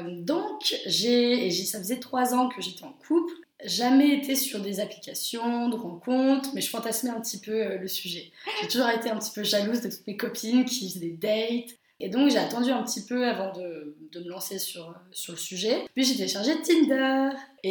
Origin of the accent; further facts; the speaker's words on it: Lyon, Auvergne-Rhône-Alpes, France; moved away as an adult; now in Berlin, Germany; Et je suis originaire de Lyon.